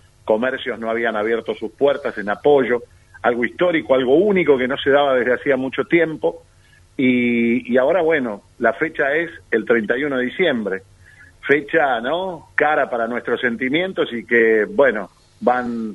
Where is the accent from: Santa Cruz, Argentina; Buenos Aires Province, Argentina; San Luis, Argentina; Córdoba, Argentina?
Buenos Aires Province, Argentina; Avellaneda; Nací en la maternidad de la Sardá, lo que pasa es que hace 40 años que vivo acá. Mi infancia fue en Avellaneda, Lanús.